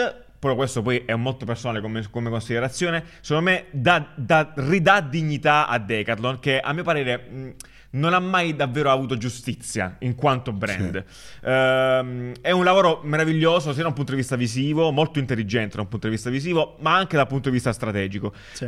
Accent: Cisternino, Apulia, Italy; Io sono di Cisternino

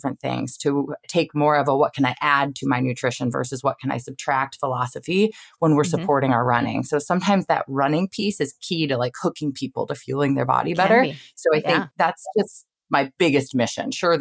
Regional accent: Ohio, United States

